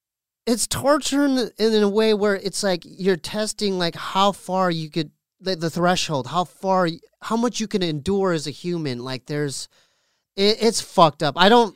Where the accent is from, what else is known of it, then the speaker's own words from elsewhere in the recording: Poway, California, United States; We're from Poway, right? P-O-W-A-Y.